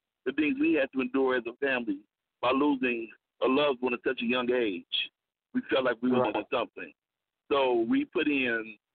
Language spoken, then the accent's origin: English; Chicago, Illinois, United States; Well, y'all, I want to check in real quick and let y'all know about what's been going on in my hometown of Chicago.